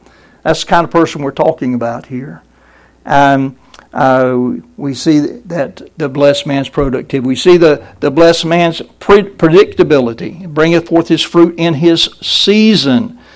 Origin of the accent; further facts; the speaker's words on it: the South, United States; I grew up in the South with the pine trees, the evergreen trees. It's a lot different than being up north.